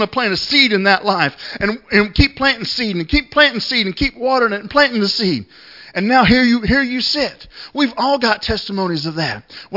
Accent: Florida, United States; You know, now I grew up in Florida and we have lizards, but that's the kind you hang on your ear, little bitty guys.

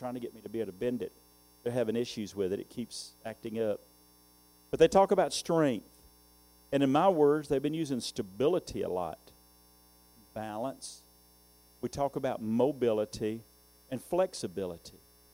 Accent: the South, United States; I'm from the South, and I'm proud of it.

